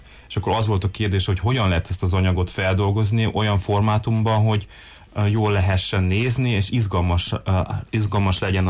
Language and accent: Hungarian; Târgu Mureș, Mureș County, Romania; moved away; mivel elköltöztem már régóta Marosvásárhelyről, meg Erdélyből, úgy fel akartam elveníteni az emlékeimet